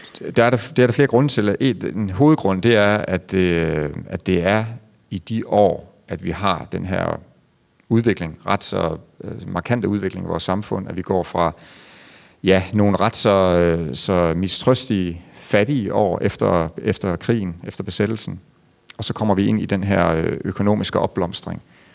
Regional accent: Central Denmark Region, Denmark; vi har været meget egnet til det på min hjemegn, at tage den her giftfabrik til os

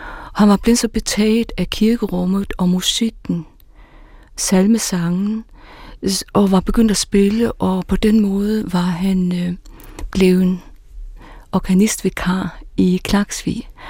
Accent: Faroe Islands; Da jeg var barn på Færøerne, i den sorte gryde, som nogle kaldte stedet, vi foretrak at kalde stedet for Nordøernes paradis.

